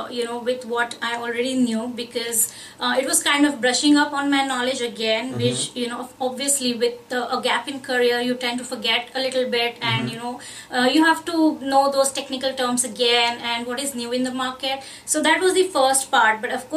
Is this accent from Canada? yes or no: no; Pune, Maharashtra, India; moved away as an adult; now in United States; I'm originally from India but living in USA since last 5 years now.